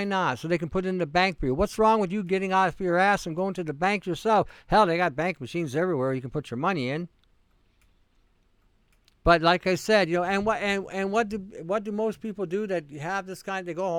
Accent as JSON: {"language": "English", "country": "Canada", "said": "I am Canadian. I live in Canada."}